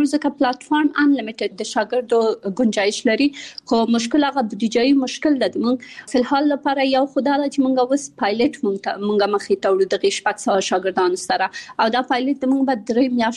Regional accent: Kabul, Afghanistan; born there; also born or lived in Pakistan; زه په کابل کې زیږیدلی یم او خپل ابتدایي تعلیمات مې په پاکستان کې کړی او بیا ثانوي او بیرته پوهنتون مې په کابل کې ویلی ده.

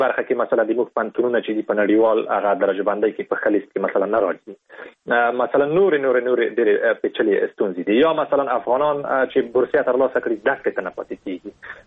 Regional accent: Afghanistan; زه د افغانستان یم،

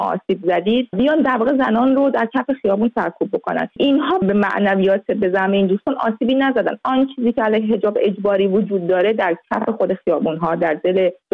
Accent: Iran; moved away; من هم از ایرانم اومدم

